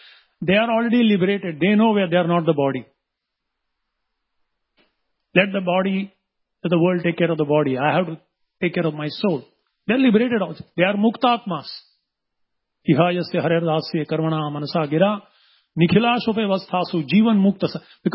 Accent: South India, India; Bollywood movies and also Tollywood, I am from South India.

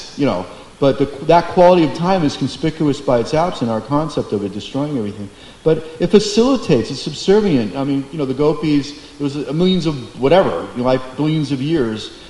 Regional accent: United States; I'm an American kid in the 60s.

